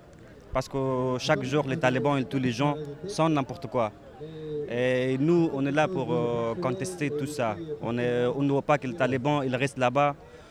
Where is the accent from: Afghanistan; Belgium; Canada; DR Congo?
Afghanistan; Nangarhar; French is a second language; now in France; Oui, moi, je suis de Nangarhar. Et quand j'étais là-bas, la vie était hyper compliquée.